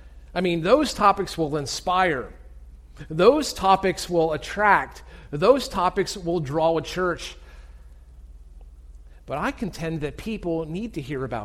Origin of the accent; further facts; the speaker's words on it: Pennsylvania, United States; Growing up in Pennsylvania has left me with many fond memories, and among them would probably be the place in which I grew up.